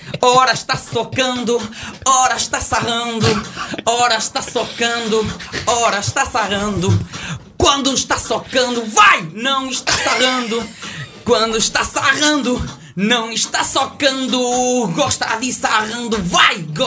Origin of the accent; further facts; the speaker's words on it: Norte, Portugal; Sou do Minho natural. Quem não conhecer o Minho não conhece Portugal.